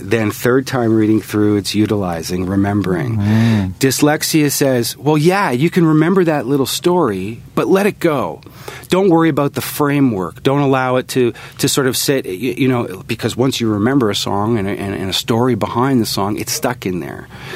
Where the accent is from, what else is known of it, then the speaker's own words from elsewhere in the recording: Canada; Canadiana, to me, is defined by my experiences as a Canadian.